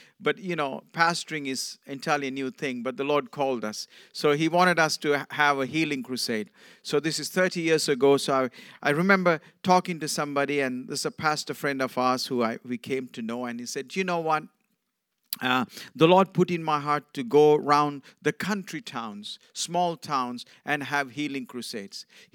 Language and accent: English; Sri Lanka; also born or lived in England; I come from Sri Lanka. I was born in Sri Lanka, and my wife is born in Mauritius. And we did our schooling and studying in England, so that's where we met. And when I went to England, I was not a Christian. I was a Hindu.